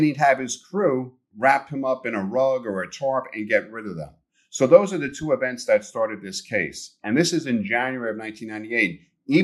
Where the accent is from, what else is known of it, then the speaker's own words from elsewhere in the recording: Bronx, New York, United States; And I actually was born in New York. I was raised in the Bronx.